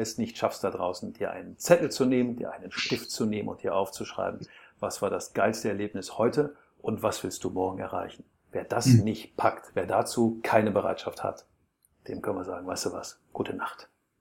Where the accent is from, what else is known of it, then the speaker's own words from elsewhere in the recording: Herten, North Rhine-Westphalia, Germany; born there; Und ich bin ja so ein geduldetes Nordlicht. Ich komme ja aus dem Pott, ne? Ich bin ja um die Ecke geboren von Schalke. Ja, in Herten.